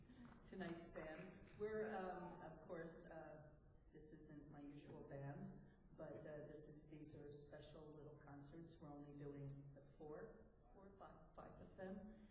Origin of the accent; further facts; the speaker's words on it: New York City, New York, United States; I came from New York City